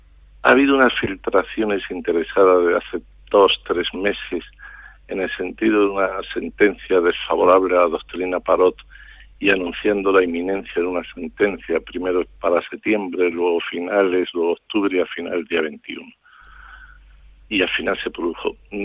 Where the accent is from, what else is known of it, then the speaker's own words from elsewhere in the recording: Spain; las sentencias no me gustan, me ofende como español